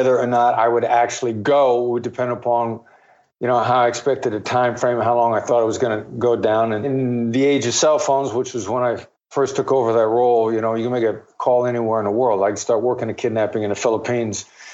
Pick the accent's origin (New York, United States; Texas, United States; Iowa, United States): Iowa, United States; And, you know, I grew up in Iowa. I'm a small town boy from Iowa.